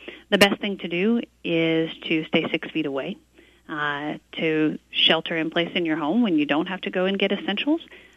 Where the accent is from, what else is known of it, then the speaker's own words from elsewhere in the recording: Mamou, Louisiana, United States; whether it's me going to Lafayette or Alexandria or my hometown of Mamou